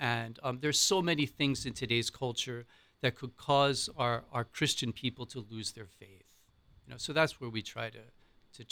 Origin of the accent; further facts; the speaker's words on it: Philadelphia, Pennsylvania, United States; accent: Philadelphia; Right outside of Philadelphia.